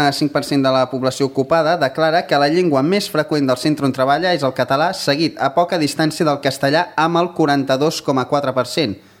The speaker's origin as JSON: {"language": "Catalan", "region": "Catalonia", "country": "Spain", "said": "els que som del Principat de Catalunya, que sembla que només nosaltres parlem català"}